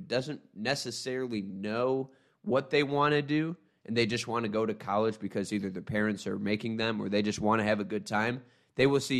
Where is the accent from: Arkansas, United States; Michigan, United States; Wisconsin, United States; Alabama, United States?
Michigan, United States; Now, I'm from Michigan, so I had no idea what the passion was like at Texas Tech.